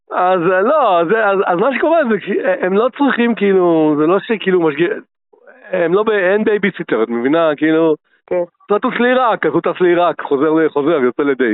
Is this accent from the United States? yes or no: no; Morocco; אני אבא מרוקאי